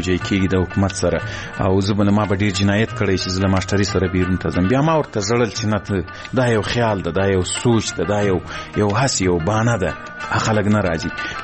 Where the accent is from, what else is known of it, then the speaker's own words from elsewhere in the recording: Ghazni, Afghanistan; ځکه زه له غزنی څخه یو دوه درې کسان وو